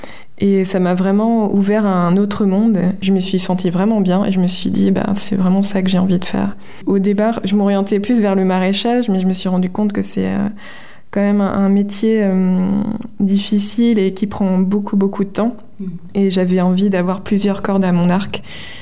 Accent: Mittersheim, Grand Est, France; j'ai créé une association dans le village où j'ai grandi, à Mittesheim

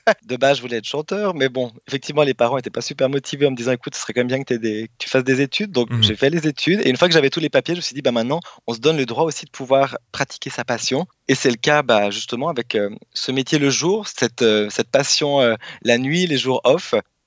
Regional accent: Mulhouse, Grand Est, France; born there; auteur-compositeur-interprète de la région Rhône-Alpes. Je suis né en Alsace, à Mulhouse plus précisément

